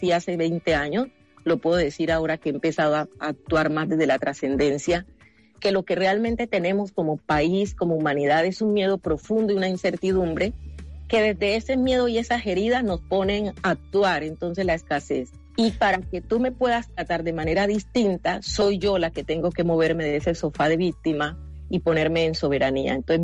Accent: Nuquí, Chocó, Colombia; no crezca con el mismo paradigma que yo crecí, creer que en Nuquí nada era posible, que en el Chocó nada era posible, que ser negro trae problemas en Colombia

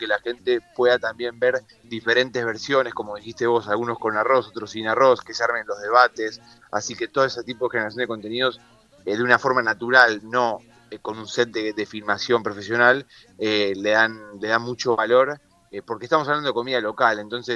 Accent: Argentina; yo siendo de Argentina, nosotros también tenemos en el norte de Argentina, en nuestra frontera con Bolivia

